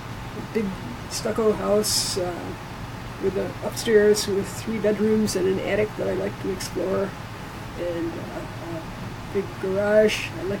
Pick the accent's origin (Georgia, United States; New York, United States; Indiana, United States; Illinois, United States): Indiana, United States; Indianapolis; born there; also born or lived in Southern Pines, North Carolina; I was born in 1939 in Indianapolis, Indiana. My dad was an insurance salesman, so we did a lot of moving around. The family did a lot of moving around.